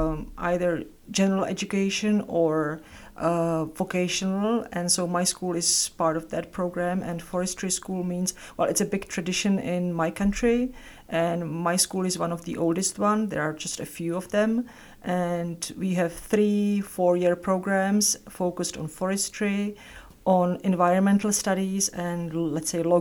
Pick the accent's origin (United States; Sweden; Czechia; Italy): Czechia; English is a second language; I come from Czech Republic. It's former Czechoslovakia, and I live in a medium-sized town, 2 hours from Prague, from our capital.